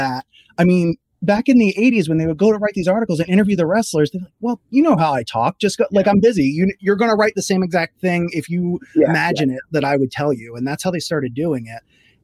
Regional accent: Philadelphia, Pennsylvania, United States; where I was growing up in Philadelphia.

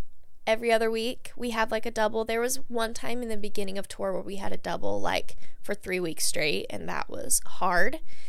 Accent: Utah, United States; I mean, so I got to do a show in my hometown in Utah.

